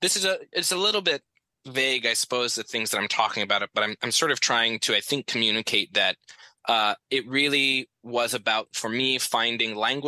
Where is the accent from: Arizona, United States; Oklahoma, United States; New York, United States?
Arizona, United States; especially at that time, right, when I was growing up in Arizona.